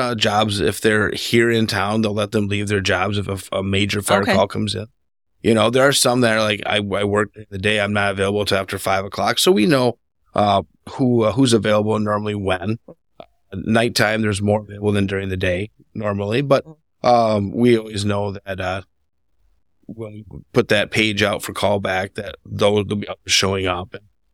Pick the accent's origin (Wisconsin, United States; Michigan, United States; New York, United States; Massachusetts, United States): Michigan, United States; Saginaw Township; I grew up in Saginaw Township, so urbanized neighborhoods and things like that.